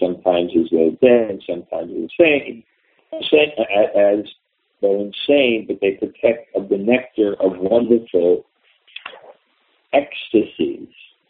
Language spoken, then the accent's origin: English; New York City, New York, United States; When I grew up in New York City, in Brooklyn, And, you know, we would play, so many people, you know, Brooklyn is crowded, but we play on the streets.